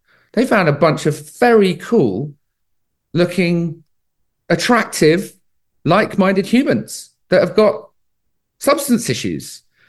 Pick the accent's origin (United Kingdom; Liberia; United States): United Kingdom; England; And growing up in England, I mean, you guys know as well as I do, like you probably spend more time in the pub than you do at your house, right?